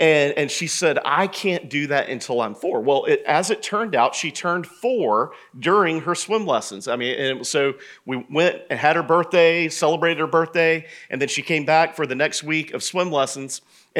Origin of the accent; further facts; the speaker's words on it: Macon, Georgia, United States; where I'm from Macon originally, because nobody knows those places. So you just say Atlanta.